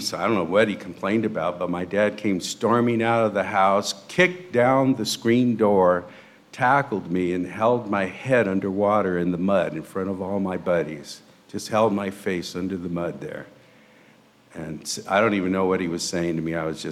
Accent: San Jose, California, United States; also born or lived in Fresno; And I was born in Fresno, but my dad was a chronic alcoholic, and he was run out of town, and we ended up in San Jose, California, and that's where I grew up, in San Jose.

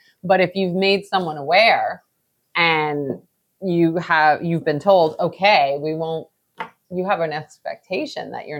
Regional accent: Long Island, New York, United States; I hate fish, which is weird because I'm from Long Island, but I can't stand fish.

